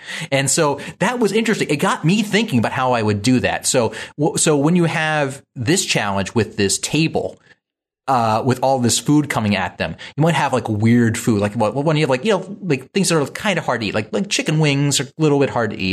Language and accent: English; Baltimore, Maryland, United States; I grew up in Baltimore, so this is a delicacy in the area.